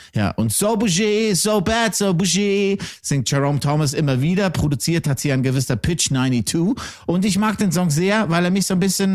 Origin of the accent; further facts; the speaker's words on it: Switzerland; Bei uns in der Schweiz heißt ein kleines Bier ja entweder Stange.